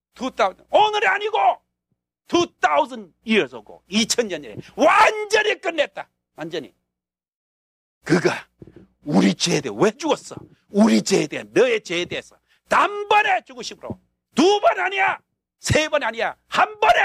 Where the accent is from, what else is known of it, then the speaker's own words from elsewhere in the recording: Haeju, South Hwanghae, North Korea; 저는 황해도 해주에서 태어나서